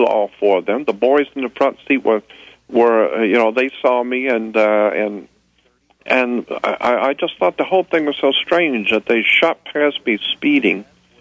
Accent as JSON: {"language": "English", "town": "Pensacola", "region": "Florida", "country": "United States", "tie": "born there", "said": "I was born in a town called Pensacola, Florida."}